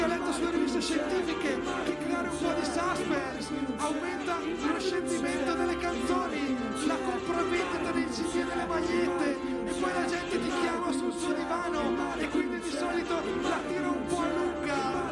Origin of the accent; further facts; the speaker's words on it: Brescia, Lombardy, Italy; poi sono sceso per la mia Brescia e mi sono fatto tutta la pianura padana senza arrivare al mare